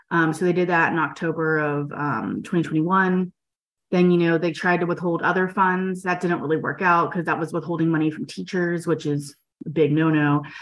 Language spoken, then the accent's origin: English; Tallahassee, Florida, United States; I grew up in Tallahassee.